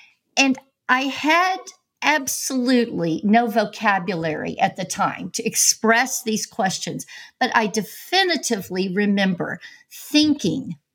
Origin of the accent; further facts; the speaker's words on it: Texas, United States; Yeah, I'm a Texas girl, born and raised.